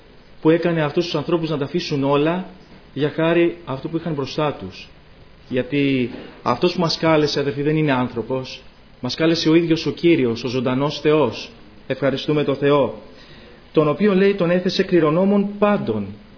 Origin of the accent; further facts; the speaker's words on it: Patras, Western Greece, Greece; Εμείς είμαστε από την Πάτρα